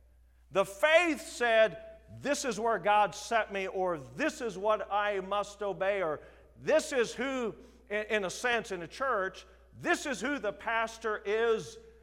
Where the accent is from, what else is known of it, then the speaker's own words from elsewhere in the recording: South Dakota, United States; I know I'm from South Dakota, so you can treat me like a Southerner.